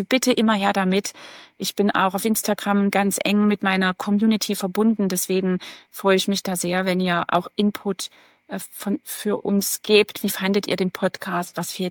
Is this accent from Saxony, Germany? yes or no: yes; Radebeul, Saxony, Germany; Ich komme aus Radebeul, das ist bei Dresden.